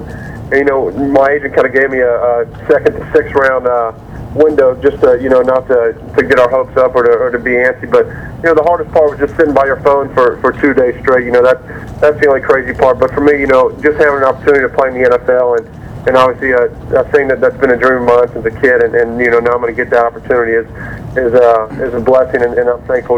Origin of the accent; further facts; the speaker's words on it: Cincinnati, Ohio, United States; I grew up in Cincinnati, and to be able to have an opportunity to change the Cincinnati Bearcats